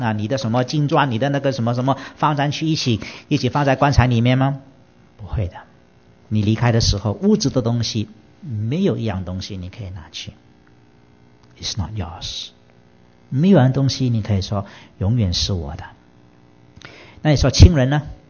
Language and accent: Chinese; Kuala Lumpur, Federal Territory of Kuala Lumpur, Malaysia; 但是拿回来不够几个月，我就要从吉隆坡搬